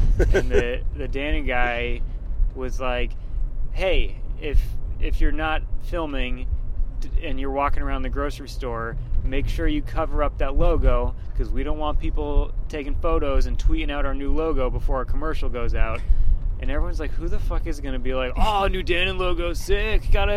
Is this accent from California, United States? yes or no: no; Boston, Massachusetts, United States; I grew up in Boston, but then I moved to a suburb of Boston, and that was right.